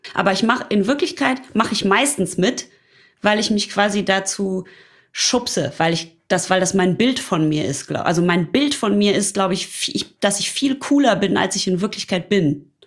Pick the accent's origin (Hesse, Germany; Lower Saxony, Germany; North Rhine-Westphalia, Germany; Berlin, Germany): North Rhine-Westphalia, Germany; weil ich komme aus dem Ruhrpott und ich bin guter Kumpel